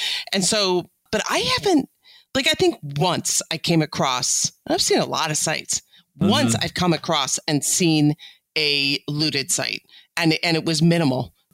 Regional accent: Illinois, United States; and I'm from Illinois, so there's basements and some, you know, us falling through.

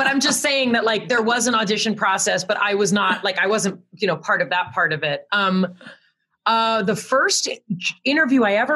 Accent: San Diego, California, United States; born there; I was born in San Diego. My mother was 9 months pregnant when they moved from New York. And my parents raised me like a proper New Yorker.

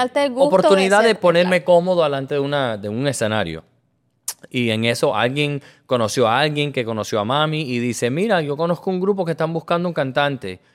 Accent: Miami, Florida, United States; also born or lived in Houston; Adoptado. Entonces, por ser adoptado, nací en Houston. Y a los 3 semanas de haber nacido, me traen a Miami para la familia que ya me había adoptado.

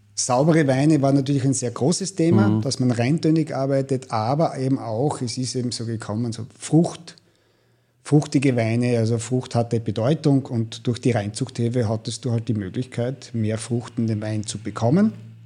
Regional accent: Leutschach, Styria, Austria; Naja, beide sind wir aus Leutschach. Erst Kontakt war vielleicht irgendwo mal unbewusst im Kindergarten und dann eher wenig Kontakt

